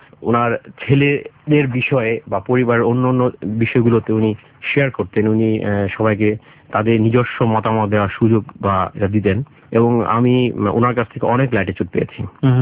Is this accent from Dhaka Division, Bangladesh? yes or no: yes; Dhaka, Dhaka Division, Bangladesh; আমার জন্ম হয়েছে ঢাকাতে কাফরুল বলে একটা জায়গা আছে, ওখানে আমার জন্ম, বেড়ে ওঠা।